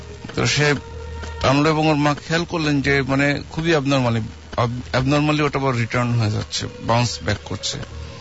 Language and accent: Bangla; Uttara, Dhaka Division, Bangladesh; উত্তরা থেকে এসেছি।